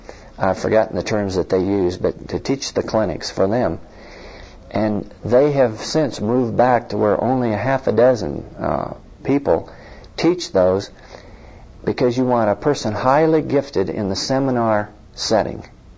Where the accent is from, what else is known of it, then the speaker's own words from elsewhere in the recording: Montana, United States; As you know, I grew up in Montana and had a burden for Montana